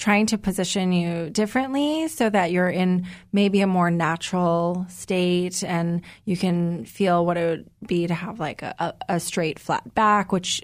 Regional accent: Chicago, Illinois, United States; I grew up in Chicago, so maybe with the wind there, I think I was expecting far worse.

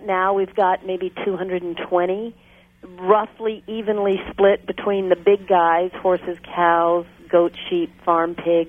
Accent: Virginia, United States; I was a farm girl in Virginia. You might hear it in my accent. I grew up on a horse farm, a thoroughbred horse farm

